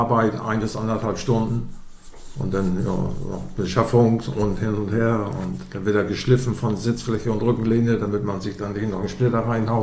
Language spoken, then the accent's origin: German; Weddingstedt, Schleswig-Holstein, Germany; wir sind Ur-Dithmarscher. Ich komme aus Weddingstedt und Anne kommt aus dem Neufelder Koog.